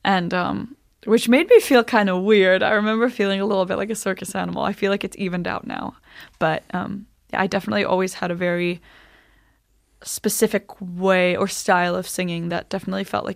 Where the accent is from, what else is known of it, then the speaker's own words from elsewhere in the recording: Iceland; even being half Chinese, I looked so different from the rest of the Icelanders. I remember answering, like, oh, no, I'm Icelandic.